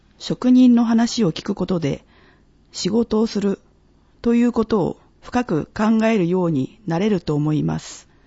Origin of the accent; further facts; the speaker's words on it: Tsubame, Niigata, Japan; 今では自分が燕市をさらに活性化させていきたいと思い参加しました。